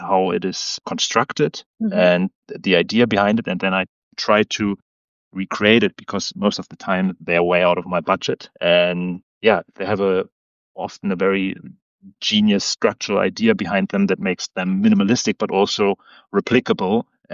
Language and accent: English; Brandenburg, Germany; English is a second language; I'm from Berlin, or I grew up close to Berlin